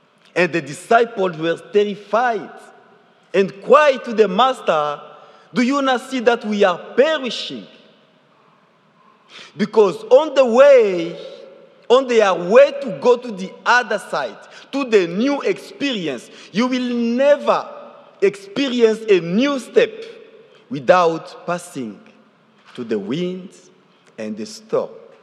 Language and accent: English; DR Congo; now in United States; I'm from Congo Democratic, and my family went in Uganda as a refugee, and that was for 8 years and half.